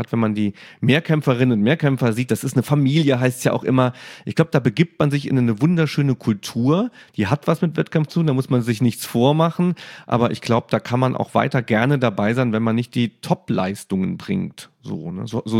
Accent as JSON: {"language": "German", "region": "Saarland", "country": "Germany", "tie": "born or raised there", "said": "Ich bin im Saarland aufgewachsen"}